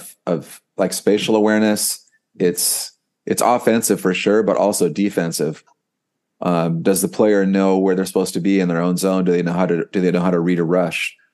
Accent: United States; I'm an American and I love USA hockey

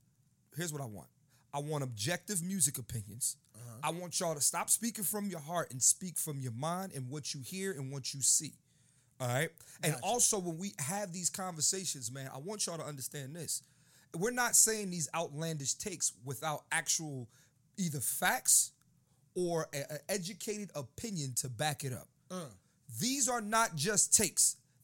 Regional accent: Philadelphia, Pennsylvania, United States; I'm from Philadelphia. Uh-huh. I loved Southern hip-hop when I was growing up, but I didn't know a lot of it.

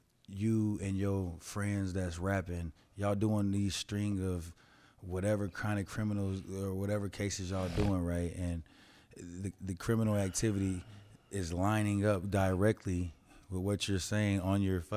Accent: Colorado, United States; Because, bro, I was raised in Colorado. We had gangs. We had Crips and Bloods for sure, bro.

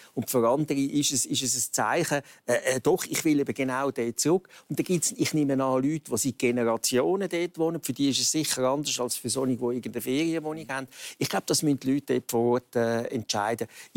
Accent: Zurich, Switzerland; als Zürcher bin ich natürlich ein grosser Fan von unserer Gebäudeversicherung.

